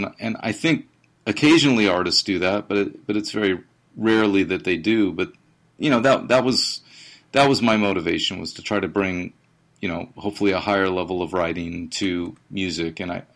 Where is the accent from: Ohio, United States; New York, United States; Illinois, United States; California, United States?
California, United States; I grew up in the suburbs of the Bay Area, you know, in what used to be a middle class neighborhood, working class neighborhood